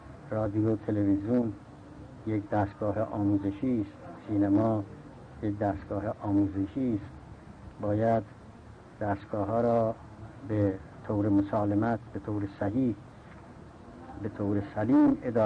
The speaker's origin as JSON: {"language": "Persian", "region": "Qom", "country": "Iran", "tie": "born or raised there", "said": "من همیشه در فکر ایران و در فکر وطن خودم قم بودم و هستم و دعاگویم"}